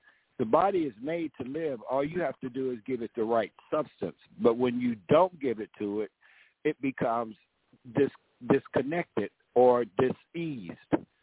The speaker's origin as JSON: {"language": "English", "town": "Chicago", "region": "Illinois", "country": "United States", "tie": "born or raised there", "said": "I grew up in Wentworth Garden right there at Comiskey Park"}